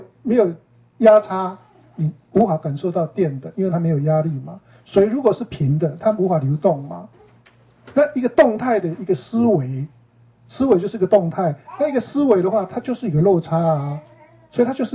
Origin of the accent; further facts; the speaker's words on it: Yilan County, Taiwan; 我不知道你们是哪里的人，然后我们宜兰人是有一句话